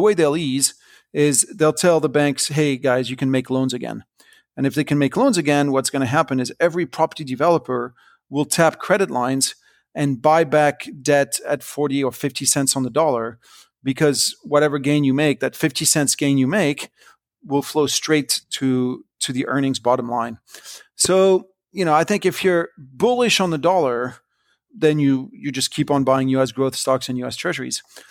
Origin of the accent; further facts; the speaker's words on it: France; English is a second language; I'm French. I grew up in France.